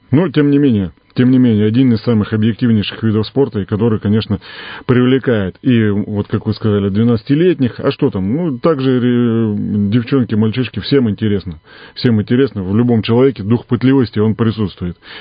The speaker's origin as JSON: {"language": "Russian", "town": "Cheremkhovo", "region": "Irkutsk Oblast", "country": "Russia", "tie": "born there", "lives_now": "Zima, Russia", "said": "Нет, я родился в Черемхово."}